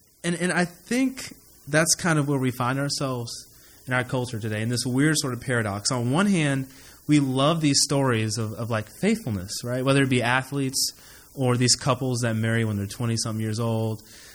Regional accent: Columbia, Missouri, United States; I am from Columbia, Missouri.

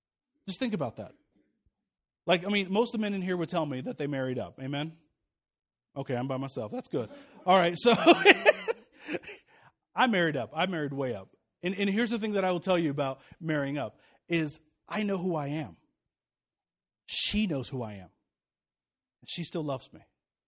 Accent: St. Louis, Missouri, United States; I mean, I'm from St. Louis.

